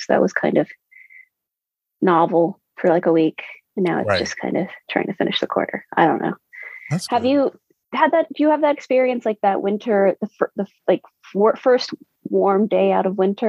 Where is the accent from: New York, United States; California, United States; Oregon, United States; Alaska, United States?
California, United States; I grew up in California. We don't talk about the weather that much here.